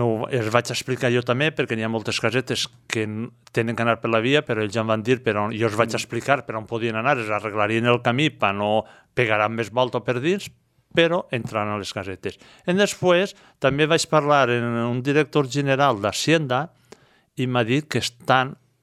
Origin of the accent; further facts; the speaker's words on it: Gaianes, Valencian Community, Spain; born there; El meu poble, jo, soc nascut allí, em van dir foraster, m'han dit de tot. Més amor, jo tinc molt amor al meu poble. I tots els dies estic en Gaianes.